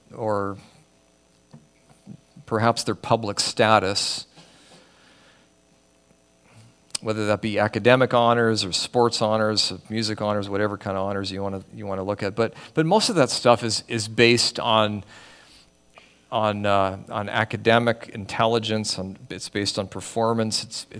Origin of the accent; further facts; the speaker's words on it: Richmond, British Columbia, Canada; actually started his ministry as a pastor in my hometown in Richmond, B.C., at a small Baptist church that my parents were attending for a short time